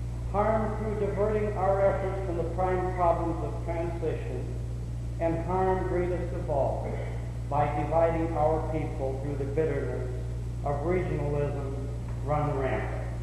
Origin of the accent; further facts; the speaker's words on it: Alaska, United States; I was born on Prince William Sound, grew up there, went to school there, worked in the canneries, in the mines, and for the Old Road Commission on the Richardson Trail.